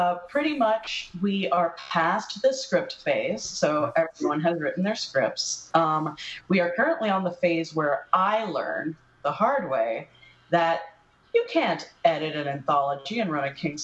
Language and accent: English; Miami, Florida, United States; I grew up in Miami, Florida, real poor. Parents didn't buy books, especially not comics.